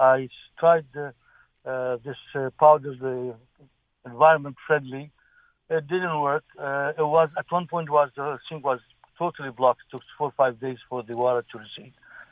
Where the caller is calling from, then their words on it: Montreal, Quebec, Canada; I'm from Cartierville.